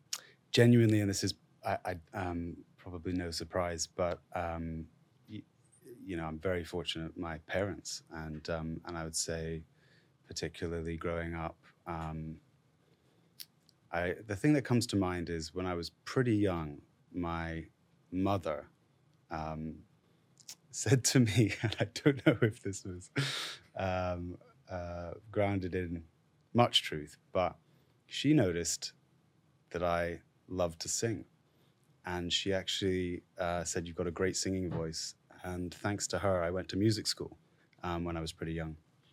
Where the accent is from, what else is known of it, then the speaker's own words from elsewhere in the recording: Scotland, United Kingdom; But I had a history teacher at my high school when I was growing up in Scotland.